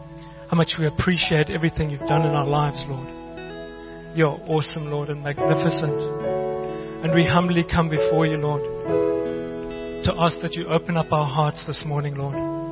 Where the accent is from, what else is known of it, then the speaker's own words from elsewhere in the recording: Harare, Zimbabwe; born there; I was born in Harare. And I've got a Greek family and I married a beautiful Greek wife.